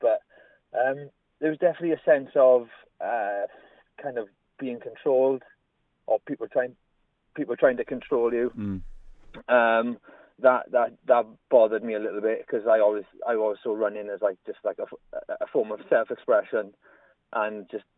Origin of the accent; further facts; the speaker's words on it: Treorchy, Wales, United Kingdom; it's where I grew up in Troakie in the Rhondda